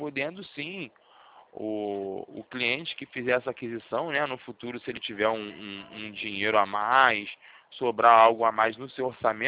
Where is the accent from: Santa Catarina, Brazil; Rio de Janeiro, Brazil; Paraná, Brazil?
Rio de Janeiro, Brazil; Eu sou do Rio, trabalho aqui